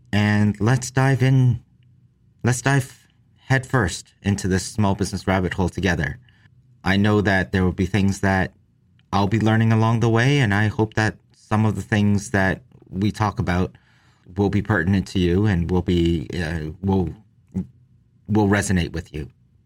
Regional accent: Toronto, Ontario, Canada; also born or lived in Hong Kong; While I was born in Hong Kong, I came to Toronto when I was one. I went to Boston for university and worked there for a while before coming home to this city that I've grown up in and love.

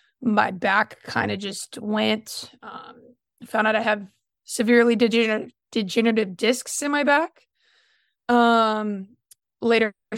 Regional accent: Raleigh, North Carolina, United States; I'm from Raleigh, North Carolina.

